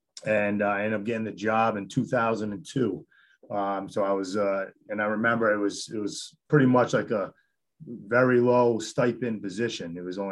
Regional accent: Putnam, Connecticut, United States; being born and raised in Putnam, Connecticut. So, you know, I attended Putnam Public Schools

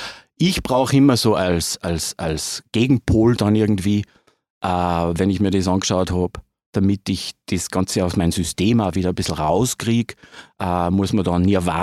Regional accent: Austria; Aber dann als Österreicher ist es, reicht es mir einmal

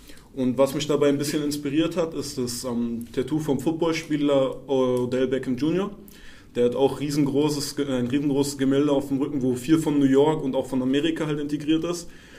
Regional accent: Berlin, Germany; Ich bin in Lichterfelde aufgewachsen. Das kann man sich vorstellen, es gibt da einmal so eine Gegend, die ist ein bisschen wohlhabender. Und direkt daneben ist halt auch Block und so.

